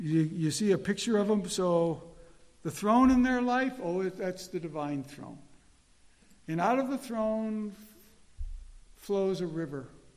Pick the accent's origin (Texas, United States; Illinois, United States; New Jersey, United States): Illinois, United States; Chicago; because I grew up in Chicago, and the Chicago Bears haven't been good for 40 years.